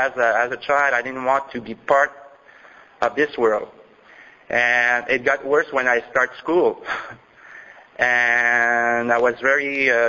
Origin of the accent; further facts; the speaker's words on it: Montreal, Quebec, Canada; English is a second language; I was born in Montreal, and I was raised in the suburb most of my childhood.